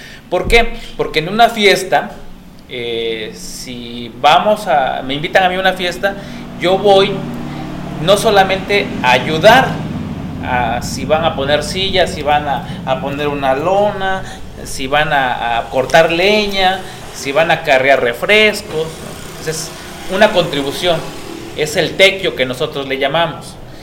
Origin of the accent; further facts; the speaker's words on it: Santa Cruz Xoxocotlán, Oaxaca, Mexico; yo soy de Santa Cruz, Jojocotlán, es un municipio que se rige por partidos políticos, pero que en la comunidad nos seguimos rigiendo por usos y costumbres.